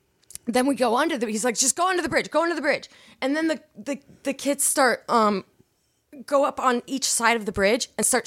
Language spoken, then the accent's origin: English; Seattle, Washington, United States; We were just playing. I'm from Seattle, you know.